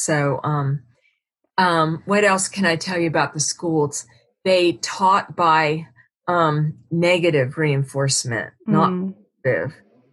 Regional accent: United States; And of course, I'm American.

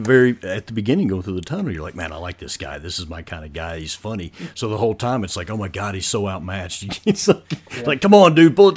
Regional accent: Tennessee, United States; I mean, this is the area I grew up in. You know, I'm from East Tennessee in this area, and it's beautiful.

